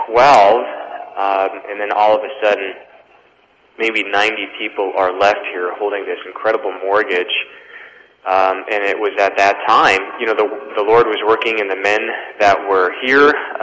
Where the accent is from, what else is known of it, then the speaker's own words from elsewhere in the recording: Pennsylvania, United States; I grew up in the Poconos